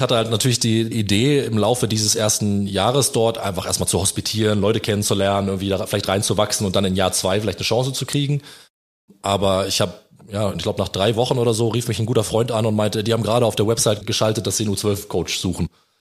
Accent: Ronnenberg, Lower Saxony, Germany; Ich bin in der Nähe von Hannover aufgewachsen, bei Ronnenberg, kleines Dorf in der Nähe von Hannover.

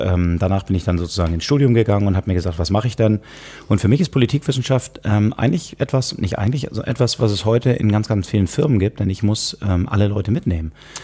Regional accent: Hamburg, Germany; Dieses Mal nicht in Hamburg, in meiner Heimat, sondern in Frankfurt.

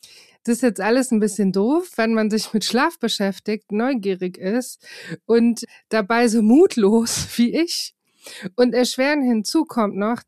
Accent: Frankfurt, Hesse, Germany; ich bin ja aus Frankfurt

